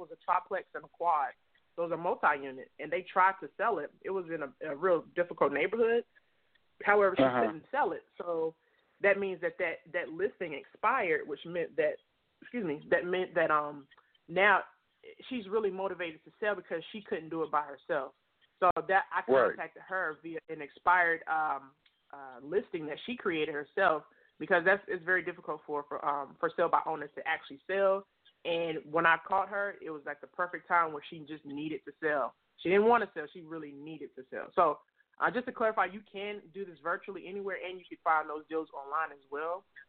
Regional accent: North Carolina, United States; I was sticking to this Fayetteville, North Carolina area because I had knew the area. I'm actually from North Carolina.

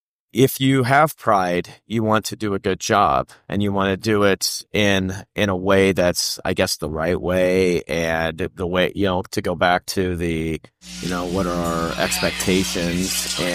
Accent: Broken Bow, Nebraska, United States; I grew up in Broken Bow, so, you know.

